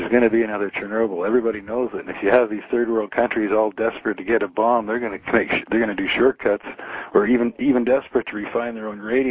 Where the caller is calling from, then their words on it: Saskatchewan, Canada; And now here I am phoning from Saskatchewan, Mike, and we are the world's leader in uranium development and production.